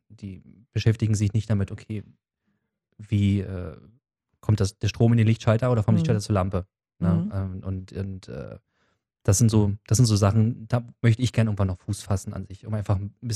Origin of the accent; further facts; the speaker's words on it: Teltow, Brandenburg, Germany; Ich komme halt selber auch aus Teltow.